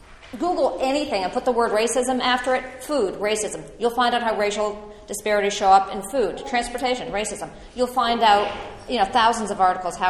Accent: Winchester, United States; So where I grew up in Winchester was considered a very safe.

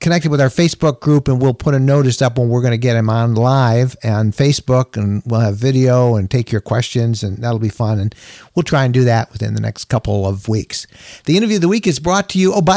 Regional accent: Michigan, United States; we're going to look at my home state of Michigan

